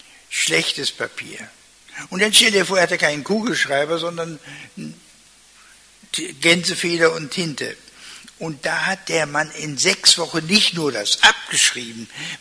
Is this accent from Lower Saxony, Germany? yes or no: yes; Lower Saxony, Germany; Als Ostfriese müsste ich sagen, Moin sagen.